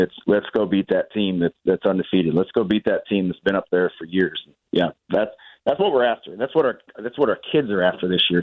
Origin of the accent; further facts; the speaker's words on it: Nickerson, Kansas, United States; Yeah, I'm not from Heston. In fact, I grew up not liking Heston because I grew up in Nickerson.